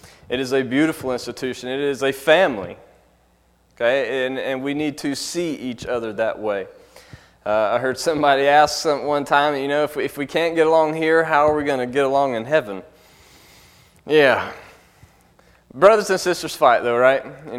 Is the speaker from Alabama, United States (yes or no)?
yes; Alabama, United States; I kind of grew up that way. I grew up in there in Alabama, and where my house was completely surrounded by family land.